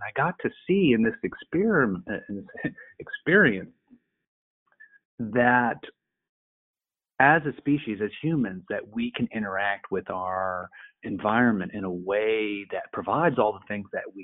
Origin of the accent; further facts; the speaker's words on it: Frederick, Maryland, United States; also born or lived in Latin America; I'm originally from Appalachia, Frederick, Maryland area. But I spent nearly 18 years of my life living in rural Latin America, in the tropics